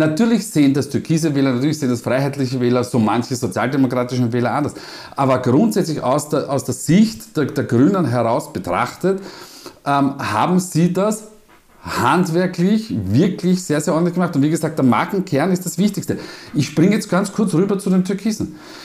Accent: Vienna, Austria; accent: Viennese; Entschuldigung, dass ich jetzt wieder kurz in meinen Wiener Dialekt verfalle

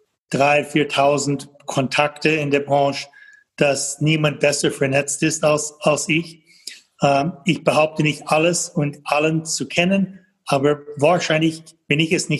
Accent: Toronto, Ontario, Canada; German is a second language; moved away as an adult; also born or lived in United States / Germany / Austria / Italy; now in Europe; Wie man von meinem Akzent hört, selbst wenn ich einen deutschen Namen habe, bin ich in Toronto, Kanada geboren und aufgewachsen, in den USA studiert. Aber einen Großteil meines Erwachsenenlebens habe ich in Europa verbracht, 20 Jahre in Deutschland, habe auch in Österreich, in Italien, lebe seit 6 Jahren in die Schweiz

